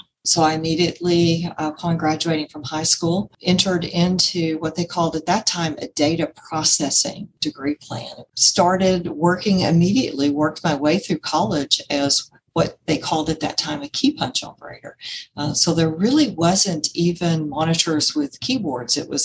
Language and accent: English; Houston, Texas, United States; I'm from the Houston area.